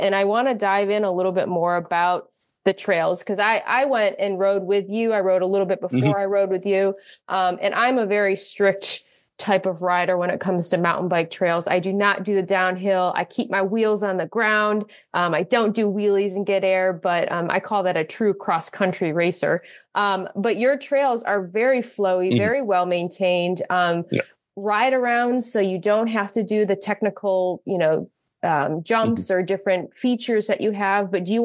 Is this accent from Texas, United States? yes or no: no; Michigan, United States; Well, I like the word snow because I'm from Michigan and I appreciate colder weather.